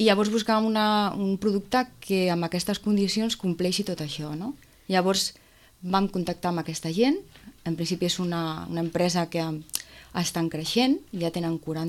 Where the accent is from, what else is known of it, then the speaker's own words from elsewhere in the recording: Vilafranca del Penedès, Catalonia, Spain; Jo sóc de Vilafranca.